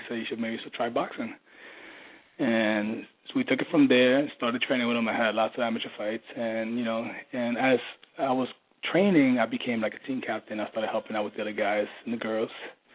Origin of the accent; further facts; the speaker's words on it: New York, United States; I grew up in the Lower East Side, grew up in a terrible neighborhood.